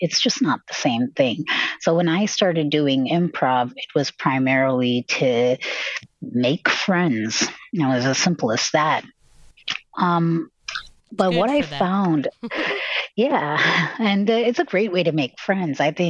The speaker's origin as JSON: {"language": "English", "town": "Chennai", "region": "Tamil Nadu", "country": "India", "second_language": "English", "moved": "as an adult", "lives_now": "United States", "said": "I'm from Chennai, India. It's in South India. And that's where I did my schooling and I did my undergraduate in computer science and engineering."}